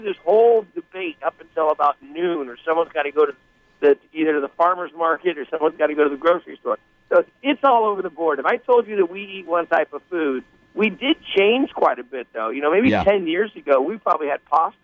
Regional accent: West Coast, United States; I come from the West Coast, so I have a different team that I'm a fan of.

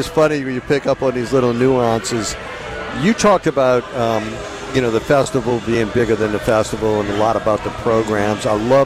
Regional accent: New Orleans, Louisiana, United States; I mean, just as a traveler, and when I say I'm from New Orleans, to have people tell me about their Jazz Fest experiences

